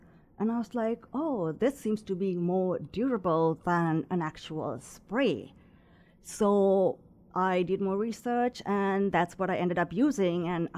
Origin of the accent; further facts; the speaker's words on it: Sri Lanka; moved away as an adult; now in United States; No, I grew up in Sri Lanka, which is a small island right off the ocean of India.